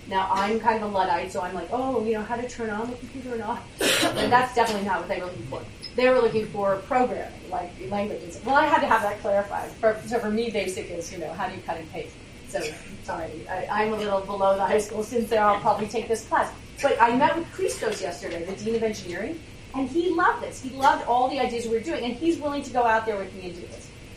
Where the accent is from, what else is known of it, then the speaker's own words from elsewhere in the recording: New York, United States; I have to be honest, as a New Yorker, I don't relate